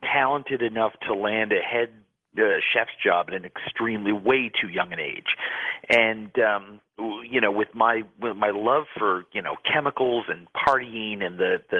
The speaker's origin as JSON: {"language": "English", "town": "New York City", "region": "New York", "country": "United States", "tie": "born or raised there", "said": "You know, I'm born and raised in New York City, went to, you know, always involved in the food business."}